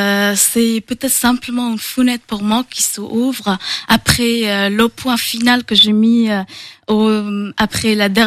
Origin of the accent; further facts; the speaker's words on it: Afghanistan; moved away as an adult; now in Angers, France; je viens d'Afghanistan en 2022 et je fais les études de médecine aujourd'hui à Angers.